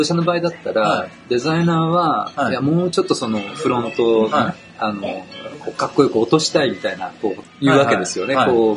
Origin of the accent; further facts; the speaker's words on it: Tokyo, Japan; also born or lived in Chiba; あのずっと東京いまして、まあ、高校も都立の高校だったんですけども、